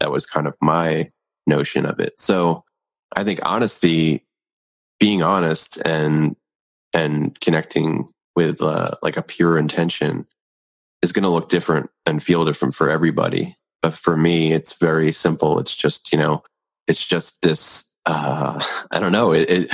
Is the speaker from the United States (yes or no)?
yes; Philadelphia, Pennsylvania, United States; born there; also born or lived in San Jose / Portland / New York; in San Jose versus Portland versus New York versus, you know, wherever else I've spent time, where I was born in Philadelphia